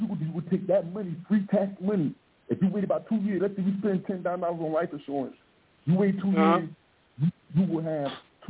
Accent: Myrtle Beach, South Carolina, United States; right? I'm from Myrtle Beach, South Carolina.

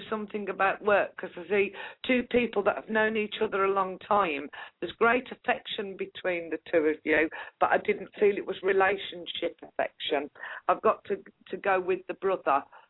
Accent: West Midlands, United Kingdom; I'm actually from the Black Country, not Birmingham.

